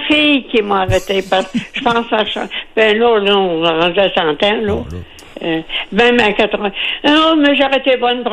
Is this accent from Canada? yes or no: yes; Saint-Charles-de-Bellechasse, Quebec, Canada; born there; Non, moi, je suis née à Saint-Charles-de-Bellechasse.